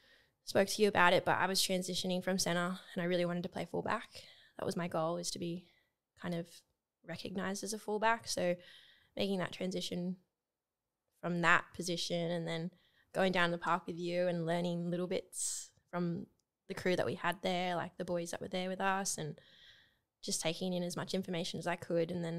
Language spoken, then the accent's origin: English; Lae, Morobe, Papua New Guinea; I'm from Leh, which is Morobe, like Morobe woman.